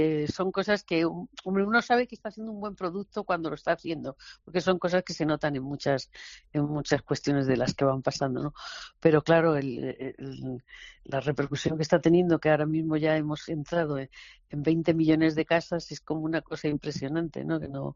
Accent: Antequera, Andalusia, Spain; also born or lived in Torrox / Frigiliana; yo soy concretamente de Antequera, pero yo he estado durante casi 30 años de mi vida entre Torrox y Frigiliana, en el monte

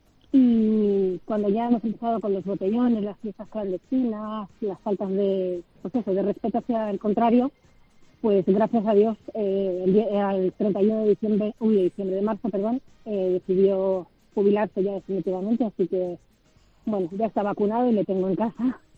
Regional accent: Community of Madrid, Spain; now in Sotogrande, Spain; vivo en Soto Grande, provincia de Cádiz. Bueno, soy madrileña, pero vivo en este país, en esta comunidad, perdón, desde hace 6 años.

